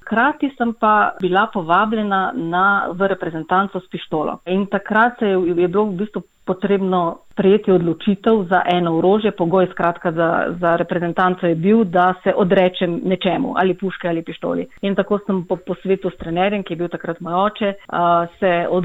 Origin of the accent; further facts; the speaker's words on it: Styria, Slovenia; Štajerci smo že po navadi malo bolj odprti